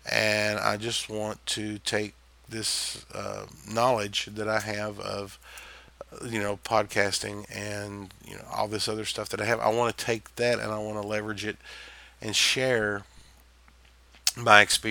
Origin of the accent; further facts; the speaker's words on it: the South, United States; accent: Southern; I was raised the old-fashioned way. I'm a Southern boy, and I don't know if you can tell or not by my accent, but I am definitely a hillbilly through and through, 100%